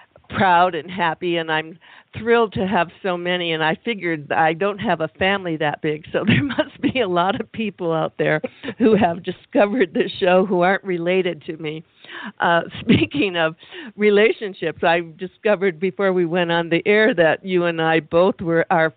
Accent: Michigan, United States; also born or lived in California; I was raised in Michigan, and I got out to California in 1966

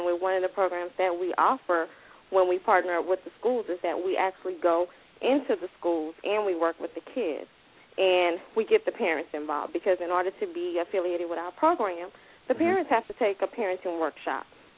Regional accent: Louisiana, United States; because I'm actually from Louisiana, so my mother, my nieces, my nephews, and my siblings were also affected by the hurricane.

